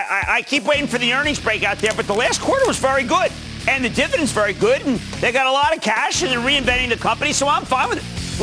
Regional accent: Pennsylvania, United States; I need to go to Michael in my home state of Pennsylvania.

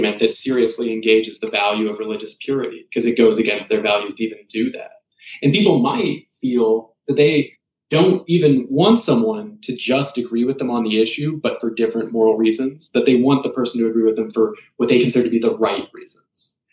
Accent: Kansas, United States; also born or lived in South Carolina, United States; I grew up in Kansas and South Carolina.

